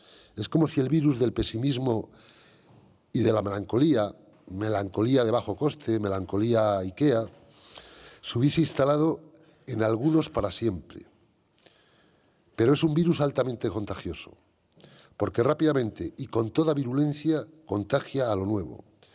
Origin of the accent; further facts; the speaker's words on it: Castile and León, Spain; vengo a hablar bien de esta tierra porque es una tierra, es mi tierra, la necesito, la quiero y la siento. Porque la he vivido y me da vida.